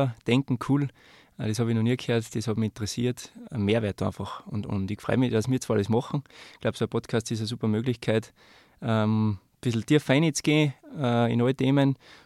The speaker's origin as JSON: {"language": "German", "country": "Austria", "said": "Also als Österreicher daheim Rennen fahren ist immer mega, muss man sagen."}